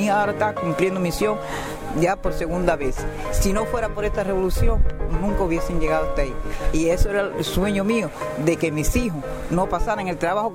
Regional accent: Manatí, Las Tunas, Cuba; Nací aquí en la Guinea de Manatí.

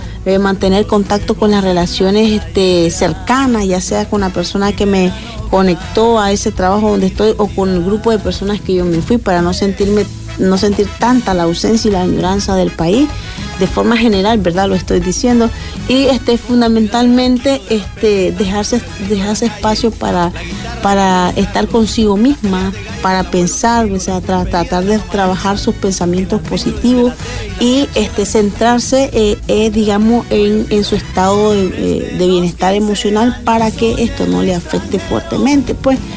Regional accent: Nicaragua; la crisis que estamos viviendo como nicaragüenses

